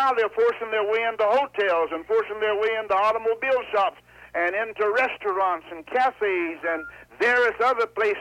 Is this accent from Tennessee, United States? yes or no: yes; Knoxville, Tennessee, United States; Born in Knoxville, Tennessee. I'm a Southerner. Born and educated in the Southland.